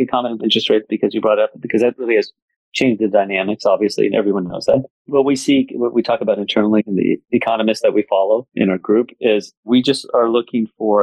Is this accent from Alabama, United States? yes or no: no; Cincinnati, Ohio, United States; I grew up in Cincinnati, and I have family who lives right across the border in Kentucky.